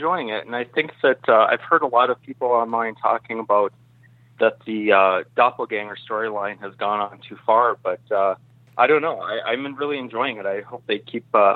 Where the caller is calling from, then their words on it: Minneapolis, Minnesota, United States; Yeah, hey … from Minneapolis.